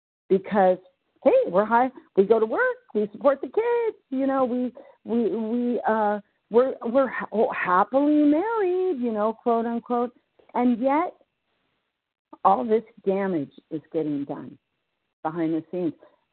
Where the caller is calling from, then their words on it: California, United States; I'm calling from Northern California, recovered.